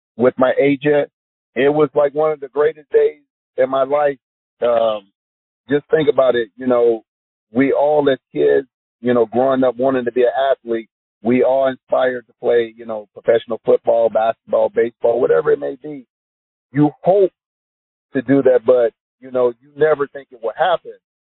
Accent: the South, United States; And again, growing up in the South where I grew up at, I never knew that people who didn't look like you would help you and not want anything from it.

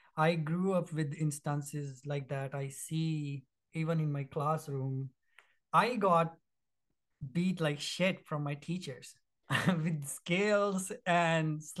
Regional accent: India; now in Canada; growing up in India, the difference that I see from Canada

